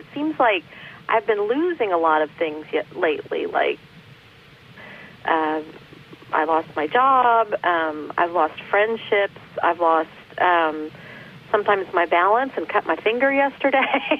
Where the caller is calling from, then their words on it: North Hollywood, California, United States; I'm calling from North Hollywood.